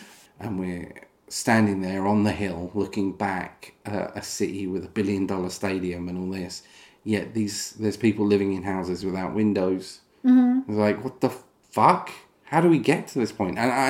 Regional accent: United Kingdom; I don't look at the Union Jack and think, because I can see it, I'm more British, I'm more patriotic, you know?

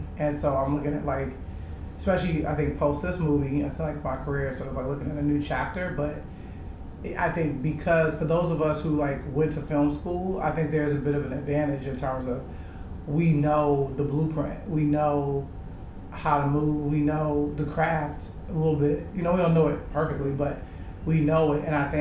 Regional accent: Chicago, Illinois, United States; Yeah. You know, I think, Chicago is a big part of who I am.

